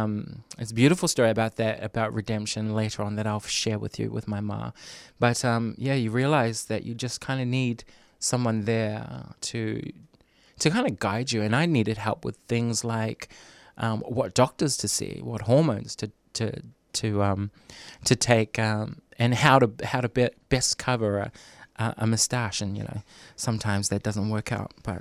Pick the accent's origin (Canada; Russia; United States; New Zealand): New Zealand; now in Australia; Because often, especially where we come from, I'm from New Zealand as well